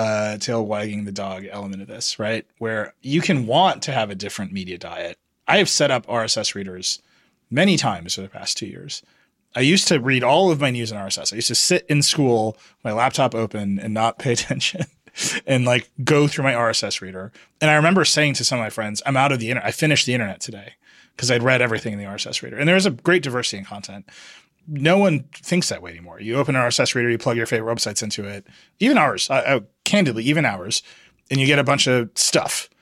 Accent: Midwest, United States; That is not a thing I could do growing up in the Midwest as a teen.

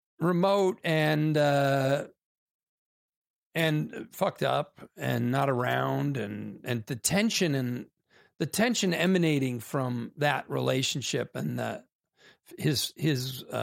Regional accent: Naperville, Illinois, United States; Naperville, Illinois. Mostly Naperville, yeah.

